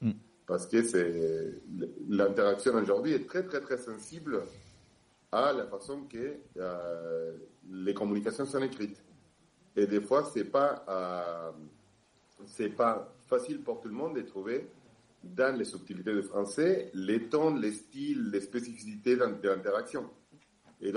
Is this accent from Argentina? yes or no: yes; Argentina; first language Spanish; French is a second language; j'ai un petit accent, je viens de l'Argentine